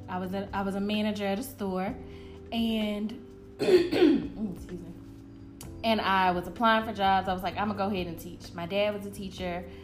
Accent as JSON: {"language": "English", "town": "Houston", "region": "Texas", "country": "United States", "said": "Hey y'all … from Houston, Texas. Woo-hoo. Woo-hoo, representing that Dirty Third."}